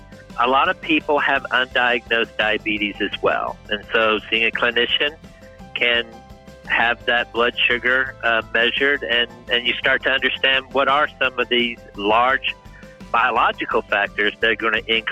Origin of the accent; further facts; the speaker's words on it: the South, United States; I'm from the South as well.